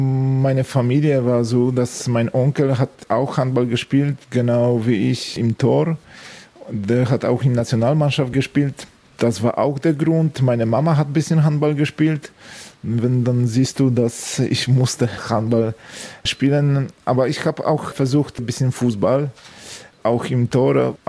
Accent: Zawadzkie, Opole Voivodeship, Poland; German is a second language; moved away as an adult; Meine Heimatstadt ist Zawadzkie und ich habe dort bis 18 Jahre gelebt.

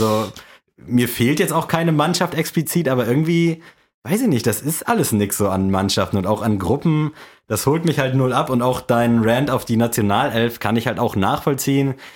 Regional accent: Germany; Eigentlich muss man als Deutscher das ja irgendwie hassen.

